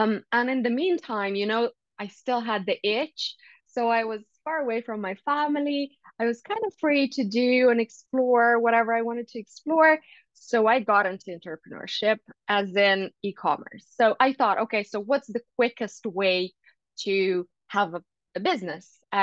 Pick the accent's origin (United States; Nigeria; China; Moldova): Moldova; I'm originally from Moldova, and I have a medical degree.